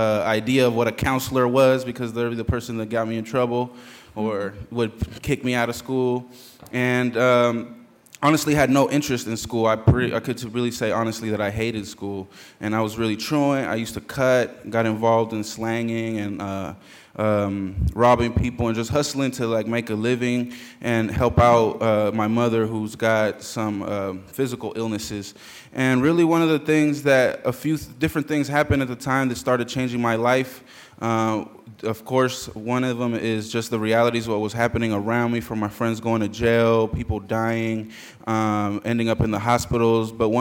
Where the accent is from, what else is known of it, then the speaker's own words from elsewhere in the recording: Oakland, California, United States; I was raised in San Francisco in East Oakland by two immigrant parents from El Salvador and Guatemala